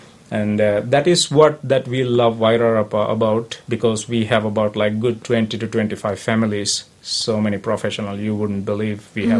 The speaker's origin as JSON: {"language": "English", "country": "Sri Lanka", "said": "No, no, we are actually from Sri Lanka."}